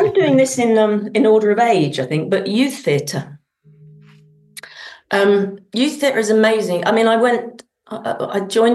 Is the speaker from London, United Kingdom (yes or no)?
yes; Croydon, London, United Kingdom; I don't feel like I'm from anywhere but the family was definitely from Manchester, but we were living in Croydon, and Croydon itself isn't, you know, it's sort of on the edge of London and hasn't quite got its own identity as well.